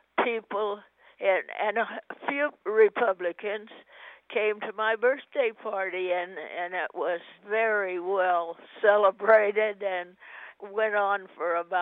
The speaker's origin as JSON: {"language": "English", "region": "Iowa", "country": "United States", "tie": "born there", "said": "and I was born in Iowa in 1914."}